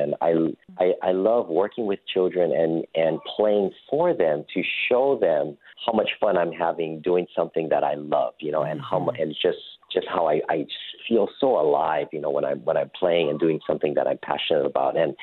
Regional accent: Hawaii, United States; because I was born and raised in Hawaii and playing the ukulele, you know, here.

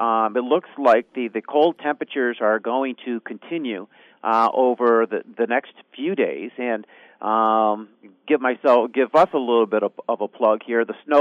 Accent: Lake Placid, New York, United States; I was raised in Lake Placid

